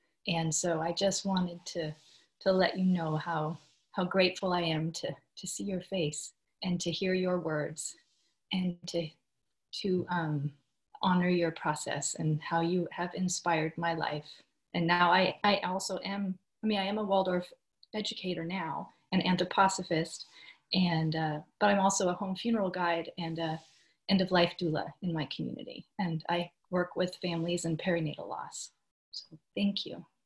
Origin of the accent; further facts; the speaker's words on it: Canada; moved away as an adult; now in United States; When I was 18, that's when I moved to the United States from Canada